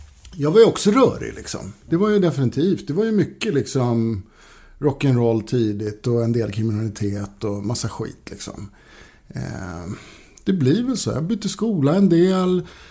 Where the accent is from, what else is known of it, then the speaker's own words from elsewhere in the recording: Norrtälje, Stockholm County, Sweden; also born or lived in Högdalen; Jag kommer ursprungligen från Norrtälje.